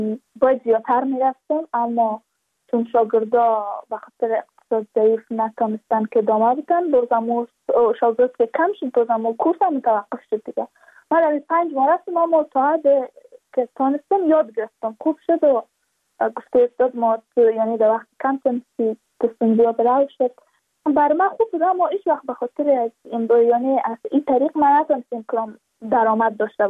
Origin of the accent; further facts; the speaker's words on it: Badakhshan, Afghanistan; چون ما از بدخشان هستیم، یعنی منطقای دور دستش،